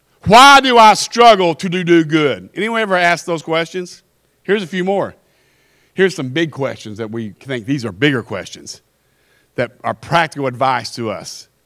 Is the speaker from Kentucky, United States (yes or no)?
yes; Kentucky, United States; Listen, he thinks I'm not from the South. I am from Kentucky, still in the South.